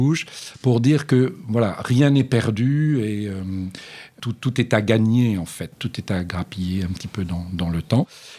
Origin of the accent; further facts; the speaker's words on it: Rouen, Normandy, France; also born or lived in Le Havre; now in Paris, France; Sur Paris, je suis normande d'origine.